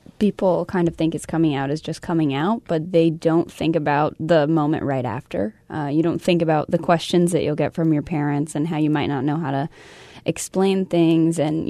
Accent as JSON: {"language": "English", "region": "the South", "country": "United States", "said": "because I'm from the South and we are very, very, you know, proper."}